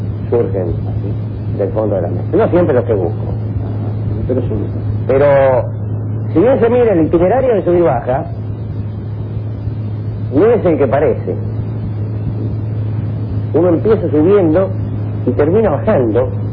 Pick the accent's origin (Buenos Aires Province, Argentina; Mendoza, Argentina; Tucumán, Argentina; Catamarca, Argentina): Buenos Aires Province, Argentina; Lobos; Yo no soy de estos pagos, yo soy de Lobos.